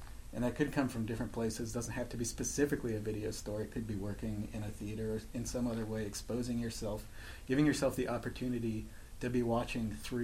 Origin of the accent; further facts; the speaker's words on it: Tacoma, Washington, United States; also born or lived in Seattle; I'm from the Northwest. I grew up in Tacoma, lived in Seattle for a long time, went to college at the Evergreen State College in Olympia